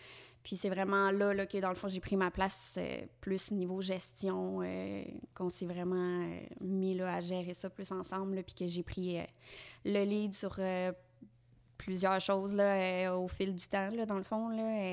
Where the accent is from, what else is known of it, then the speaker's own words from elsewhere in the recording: L'Ange-Gardien, Quebec, Canada; Moi, dans le fond, je suis native de l'Ange Gardien.